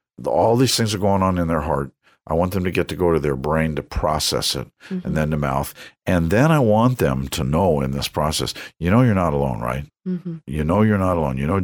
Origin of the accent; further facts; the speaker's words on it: United States; also born or lived in Bethesda, Maryland; I grew up right outside of Manhattan in the era of the Fonz